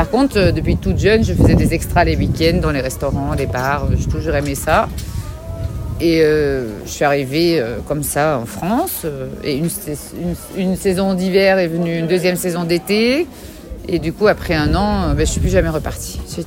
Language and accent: French; Belgium; French is a second language; Moi, je ne savais pas et je ne parlais pas français. Alors en Belgique, c'est quand même un pays bilingue, donc c'était important d'apprendre le français.